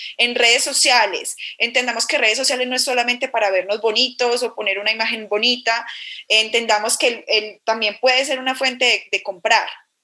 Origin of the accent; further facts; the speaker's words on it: Antioquia, Colombia; Soy una colombiana, soy paisa